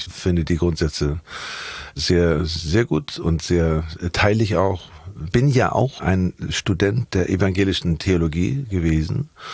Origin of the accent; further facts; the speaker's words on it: Hamburg, Germany; ich bin in Hamburg-Wandsbek zur Schule gegangen, aufs MCG, aufs Matthias-Claudius-Gymnasium.